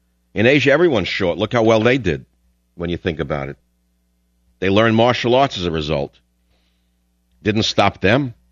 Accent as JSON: {"language": "English", "town": "San Francisco", "region": "California", "country": "United States", "tie": "born or raised there", "said": "I'm not in my hometown of San Francisco. You know, it's such a beautiful city."}